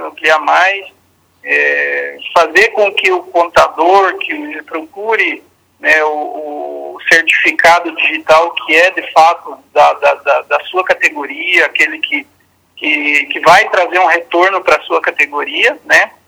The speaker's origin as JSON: {"language": "Portuguese", "town": "Toledo", "region": "Paraná", "country": "Brazil", "tie": "born or raised there", "said": "Eu sou de Toledo, sou nascido aqui em Toledo, né? Eu iniciei na contabilidade, tenho 44 anos"}